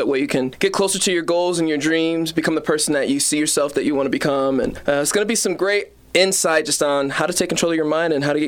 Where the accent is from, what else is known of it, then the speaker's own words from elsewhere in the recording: Colorado, United States; They're from Louisiana, and I was born and raised in Colorado, so completely different environment to be brought up in.